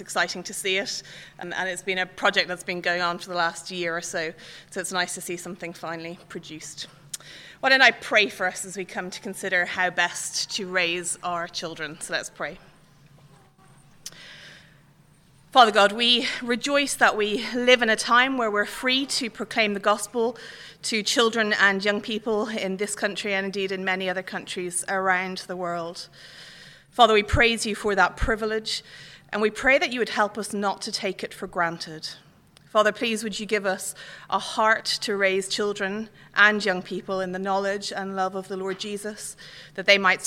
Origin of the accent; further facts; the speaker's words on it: Dublin, Leinster, Ireland; moved away as an adult; now in London, United Kingdom; I don't come from here and I don't come from England either. I actually come from Ireland. I come from Dublin, but have lived in London for the last 8 years